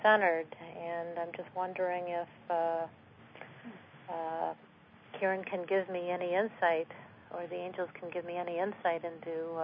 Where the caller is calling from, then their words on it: Ontario, Canada; I'm calling from Ontario, Canada.